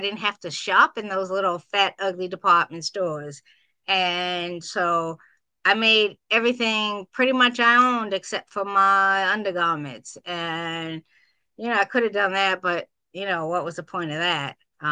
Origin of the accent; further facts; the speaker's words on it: Boston, Massachusetts, United States; my mom was white, my dad was black, so that created its own issue growing up in Boston in the 60s.